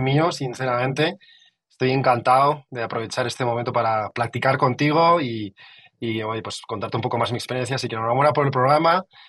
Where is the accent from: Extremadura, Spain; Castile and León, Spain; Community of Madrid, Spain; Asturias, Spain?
Community of Madrid, Spain; Madrid; Porque yo vengo de Madrid.